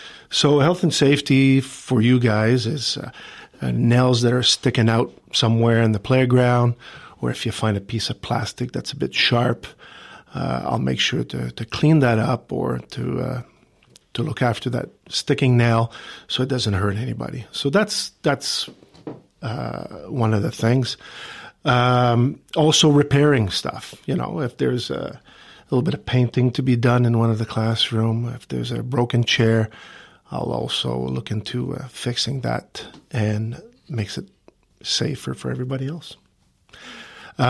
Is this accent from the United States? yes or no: no; Valleyfield, Quebec, Canada; moved away as an adult; My hometown was Valleyfield. It was a French community in Quebec. And I've lived there till I was the age of 19 years old.